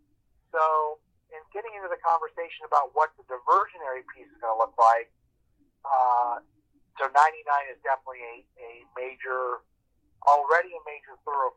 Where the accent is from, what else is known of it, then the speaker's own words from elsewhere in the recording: Midwest, United States; And so I grew up in the Midwest.